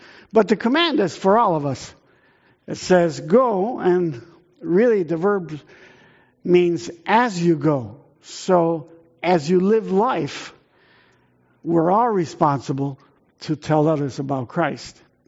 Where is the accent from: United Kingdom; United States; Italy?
Italy; So I had an Italian mom, and I grew up in Italy